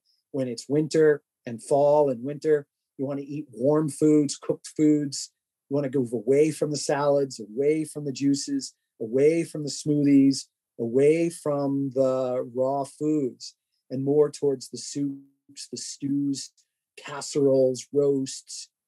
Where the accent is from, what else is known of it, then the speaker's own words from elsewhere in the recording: New York, United States; And being a New Yorker and having the New York sense of humor and a little sarcasm and a little finesse, I have to do it.